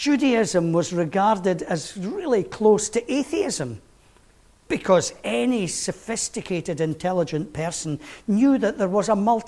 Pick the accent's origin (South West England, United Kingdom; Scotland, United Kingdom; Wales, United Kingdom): Scotland, United Kingdom; Galashiels; accent: Borders; first language broad Gala; I've often joked that English was my second language, and Rosemary's laughing. My first language being broad Gala. For those of you who don't know, Gala Shields is a very important place in the borders.